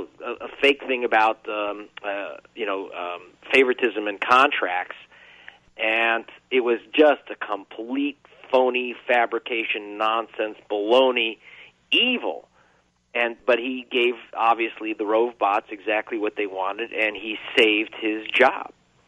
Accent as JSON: {"language": "English", "country": "United States", "said": "I'm an American."}